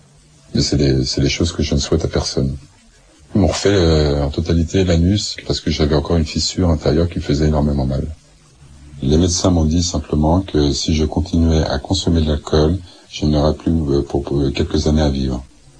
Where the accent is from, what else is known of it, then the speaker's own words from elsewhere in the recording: L'Haÿ-les-Roses, Île-de-France, France; Je suis né à Fontenay-aux-Roses dans le 92, mais j'ai grandi à L'Haÿ-les-Roses dans le 94. J'ai grandi au milieu d'une cité, dans un HLM, un F3.